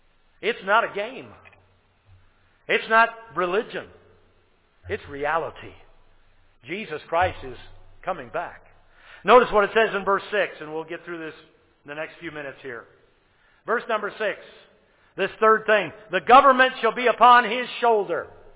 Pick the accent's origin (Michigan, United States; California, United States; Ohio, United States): Michigan, United States; I'm from Michigan. And that is a point of contention every November around here.